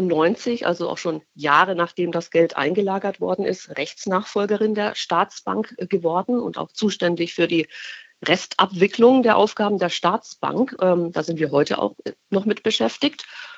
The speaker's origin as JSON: {"language": "German", "region": "Bavaria", "country": "Germany", "tie": "born or raised there", "said": "Ich selbst habe eine Westbiografie. Ich bin im Zonenrandgebiet aufgewachsen, auf bayerischer Seite."}